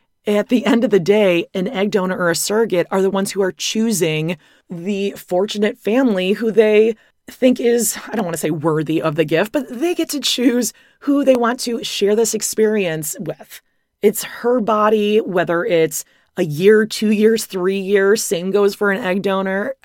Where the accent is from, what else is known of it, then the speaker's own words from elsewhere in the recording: United States; I'm an American.